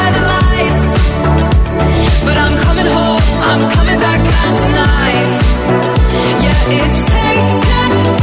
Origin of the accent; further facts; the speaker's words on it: Naples, Campania, Italy; intanto sono napoletano, ma non napoletano una volta, non napoletano.